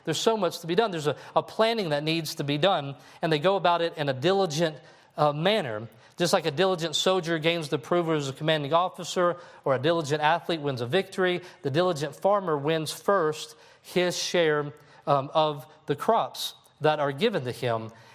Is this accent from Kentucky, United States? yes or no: yes; Harding, Kentucky, United States; We had a girl at our camp a few years ago from my hometown of Harding, Kentucky, and her parents have a huge watermelon farm.